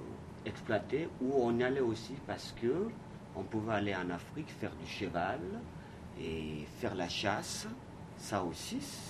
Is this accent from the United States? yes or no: no; Mali; Well, I'm from Mali